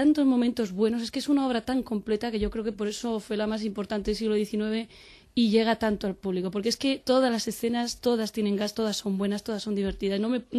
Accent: Madrid, Community of Madrid, Spain; lo que somos los madrileños, con mucho carácter, pero muy buenas personas

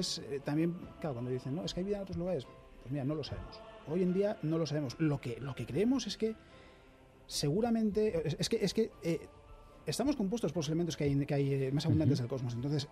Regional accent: Pontevedra, Galicia, Spain; Sí, yo soy gallego, yo soy de Pontevedra.

